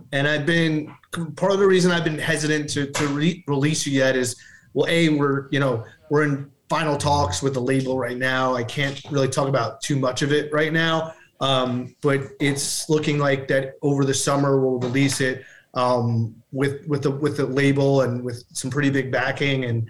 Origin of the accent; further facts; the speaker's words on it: California, United States; I'm a Californian with an electric guitar.